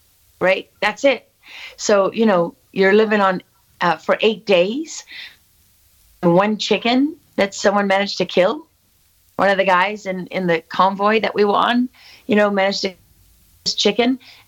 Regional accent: South Africa; I had a higher threshold than a lot of people because I was born and raised in Africa, and it's, you know, in South Africa.

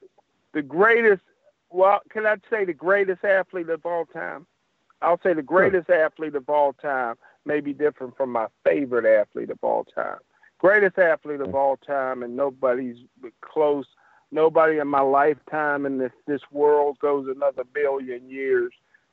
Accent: Pittsburgh, Pennsylvania, United States; Maybe it's because I grew up in Pittsburgh.

